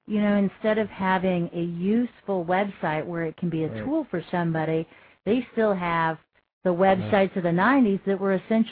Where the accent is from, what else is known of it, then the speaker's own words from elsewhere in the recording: Phoenix, Arizona, United States; because this is my hometown here in Phoenix, and I can't, like, if I mess up, I can't go home.